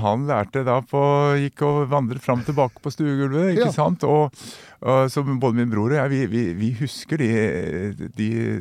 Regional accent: Brumunddal, Innlandet, Norway; Ja, jeg vokste opp på Hedmarken, altså I Brumunddal.

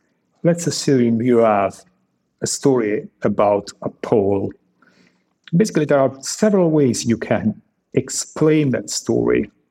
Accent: Italy; born there; English is a second language; I was born in Italy.

